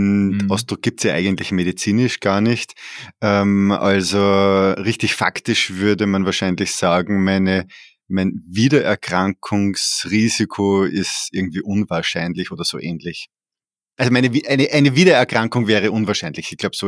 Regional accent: Lower Austria, Austria; now in Vienna, Austria; Wie du schon gesagt hast, ich bin Wiener. Die längste Zeit meines Lebens habe ich in Wien verbracht. Bin aber im südlichen Niederösterreich aufgewachsen, also so Nähe der Alpen.

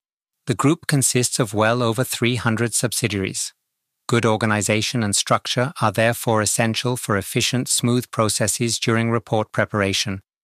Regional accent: Vöcklabruck, Upper Austria, Austria; I attended a commercial college in my hometown of Vöcklabruck.

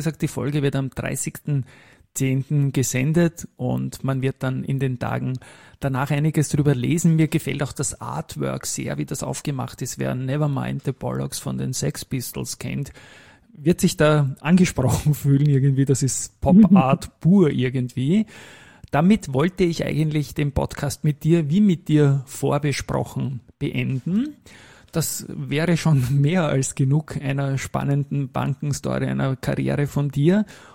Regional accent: Austria; weil ich denke, bei uns in Österreich, und da komme ich halt her, sind weder Männer noch Frauen an der Börse aktiv

